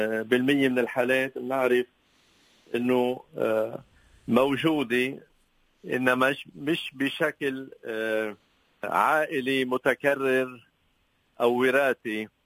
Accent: Lebanon; عندنا بلبنان هالأمور أكثريتها عم تتعالج بالمستشفيات الجامعية

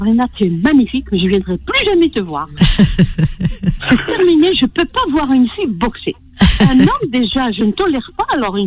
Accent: Algiers, Algiers Province, Algeria; born there; au départ, moi, je suis née à la Casbah d'Alger, hein, qu'on a quitté pendant la guerre.

